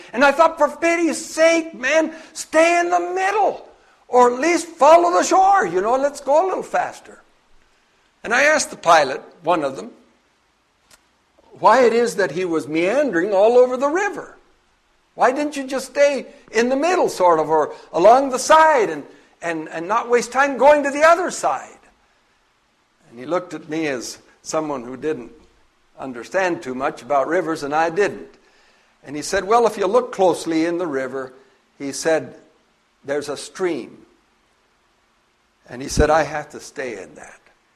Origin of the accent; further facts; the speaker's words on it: Bolivia; As I was growing up in Bolivia